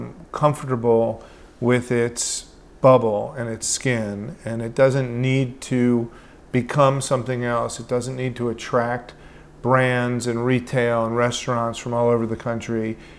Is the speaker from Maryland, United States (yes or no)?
yes; Baltimore, Maryland, United States; So I grew up in Baltimore, which is a great old city that's seen better days, but it's still a port city